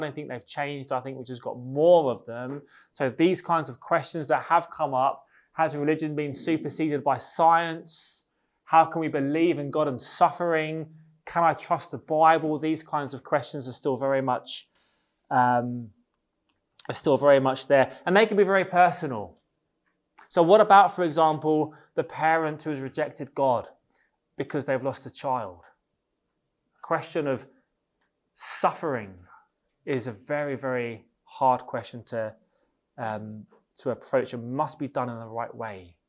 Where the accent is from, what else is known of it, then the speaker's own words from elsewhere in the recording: England, United Kingdom; now in Northern Ireland, United Kingdom; This is more based upon my experience of England, maybe slightly, because I'm from England. I've been in Northern Ireland a relatively short time.